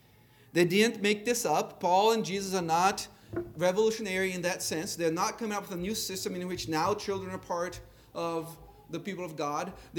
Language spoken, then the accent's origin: English; Brazil; accent: Brazilian; English is a second language; You can enjoy my Brazilian accent as I misread words to you here today.